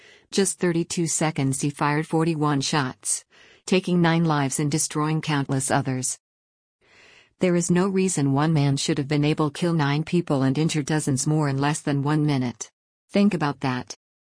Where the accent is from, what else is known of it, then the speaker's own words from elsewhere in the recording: Cleveland, Ohio, United States; That weekend, I joined a rally in my hometown of Cleveland.